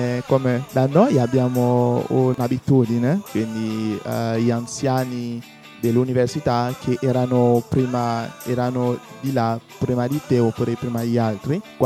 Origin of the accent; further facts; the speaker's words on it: Gabon; vengo dal Gabon